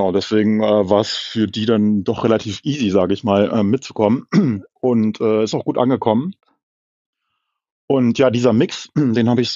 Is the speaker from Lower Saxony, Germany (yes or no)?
yes; Hanover, Lower Saxony, Germany; Bei uns in Hannover ist ja der Harz nicht ganz so weit weg